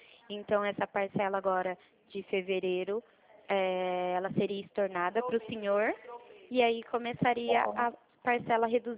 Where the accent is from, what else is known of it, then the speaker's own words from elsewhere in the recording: São Paulo, Brazil; eu sou do estado de São Paulo, aqui é o olerite